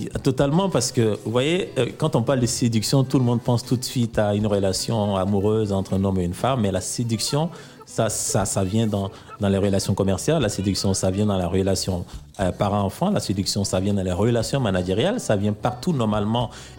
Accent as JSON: {"language": "French", "region": "Abidjan", "country": "Côte d’Ivoire", "said": "Chez nous, à Abidjan, on dit le chimpanzé est vilain, mais sa maman l'aime."}